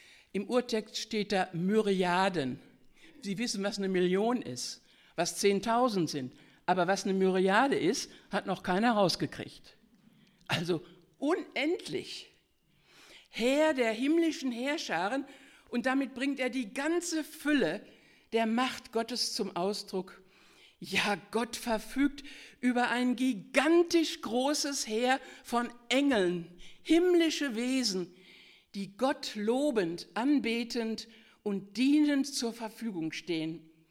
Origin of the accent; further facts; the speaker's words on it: Altena, North Rhine-Westphalia, Germany; Ich habe auf meinem Notebook als Hintergrund die Burg von Altena, da bin ich früher in der Stadt zur Schule gegangen